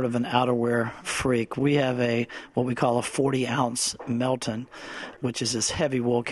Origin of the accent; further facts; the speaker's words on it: the South, United States; now in Florence, United States; You know, as a Southerner, you sort of look forward to traveling up north or in a colder climate to get to wear some of those things.